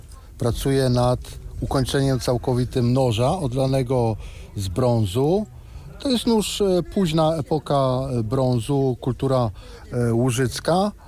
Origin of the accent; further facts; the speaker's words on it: Jasło, Subcarpathian Voivodeship, Poland; also born or lived in Warsaw; moja żona jest z Warszawy i mieszkaliśmy 20 lat w Warszawie. Jak żeśmy się tu przeprowadzili, to, znaczy wrócili, no bo ja jestem z Jasła